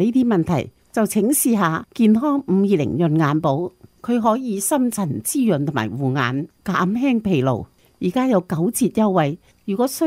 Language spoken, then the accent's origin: Cantonese; Hong Kong; 以后就再不会看到属于我们香港人的故事，亦都不会有香港的味道